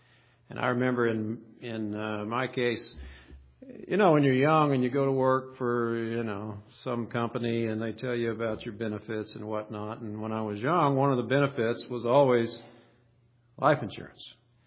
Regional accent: Oklahoma, United States; because it's all weird to me because I'm from Oklahoma.

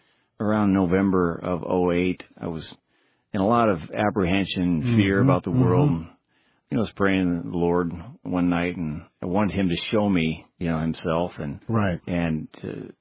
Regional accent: Midwest, United States; I grew up in the Midwest, grew up in a largely Catholic home

